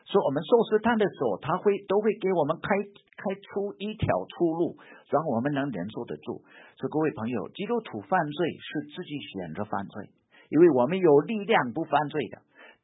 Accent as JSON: {"language": "Chinese", "country": "United States", "tie": "born or raised there", "said": "我本来你是美国土生土长"}